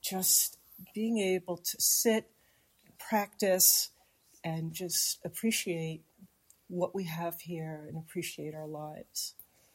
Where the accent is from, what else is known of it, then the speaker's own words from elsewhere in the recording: Massachusetts, United States; now in France; I come from the United States. I moved here a little over a year ago from Western Massachusetts, and I got my training in New York City